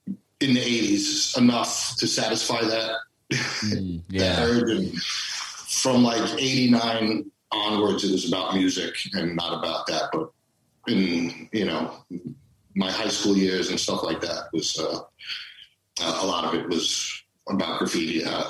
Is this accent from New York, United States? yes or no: yes; New York City, New York, United States; that's where I'm from. Last stop on the M train.